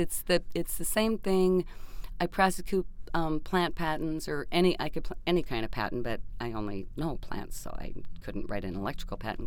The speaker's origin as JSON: {"language": "English", "town": "Moorhead", "region": "Minnesota", "country": "United States", "tie": "born or raised there", "said": "Okay, well, I grew up in Moorhead."}